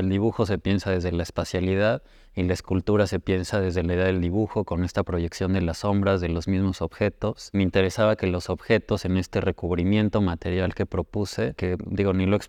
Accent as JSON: {"language": "Spanish", "region": "Puebla", "country": "Mexico", "lives_now": "Mexico City, Mexico", "said": "soy originario de Puebla, vivo en la Ciudad de México hace unos años, pero bueno, siempre he tenido relación desde luego con Puebla. Mi formación es afuera de México y ya llevo un tiempo que regresé acá."}